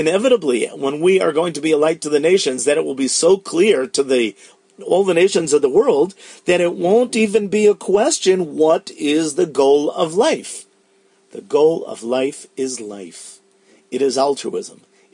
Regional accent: United States; Growing up in America, like most of the participants here, I remember being told as a kid

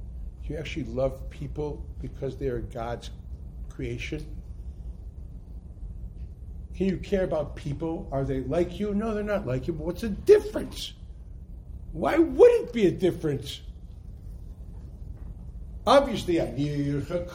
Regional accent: United States; When I was a kid growing up in America, and they were bringing back the boxes from Vietnam

